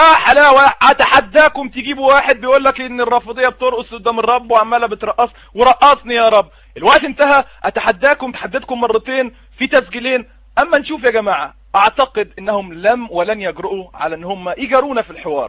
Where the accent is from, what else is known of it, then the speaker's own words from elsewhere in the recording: Upper Egypt, Egypt; انا راجل صعيدي ودمي حر.